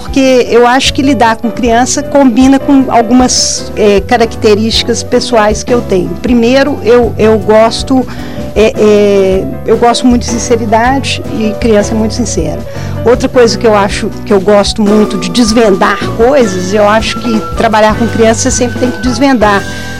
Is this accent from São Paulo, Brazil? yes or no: no; Belo Horizonte, Minas Gerais, Brazil; Eu sou de Belo Horizonte, nasci aqui.